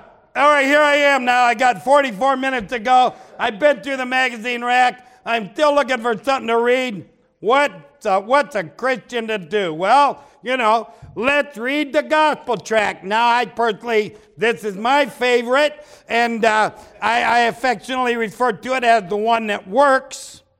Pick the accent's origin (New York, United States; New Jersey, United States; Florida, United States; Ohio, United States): Ohio, United States; I'm from Ohio, okay? We don't have a coastline except up in Lake Erie